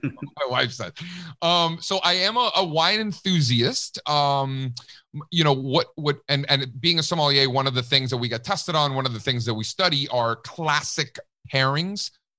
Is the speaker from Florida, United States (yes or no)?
yes; Miami, Florida, United States; moved away as an adult; also born or lived in New York / California; So I grew up in Miami. For those of you who don't know, I know Daniel knows. I left when I was 18. So this was a little over 20 years ago. And I went to college in New York, never went back, spent some time in California.